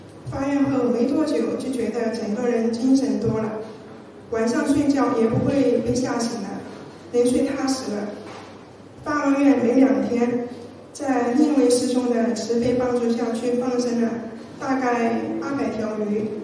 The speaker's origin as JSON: {"language": "Chinese", "region": "Sichuan", "country": "China", "said": "我来自中国四川，从2013年开始学习心灵法门，到现在已经有5年多了。"}